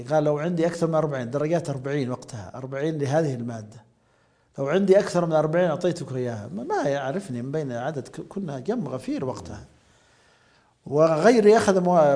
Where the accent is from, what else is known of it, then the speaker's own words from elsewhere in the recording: Saudi Arabia; لكننا حنا كنا سعوديين قليلين.